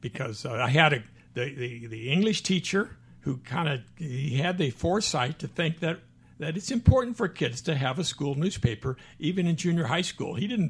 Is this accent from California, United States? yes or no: yes; Cardiff-by-the-Sea, California, United States; Well, I grew up in Cardiff-by-the-Sea, which is north of San Diego, and I had two hardworking parents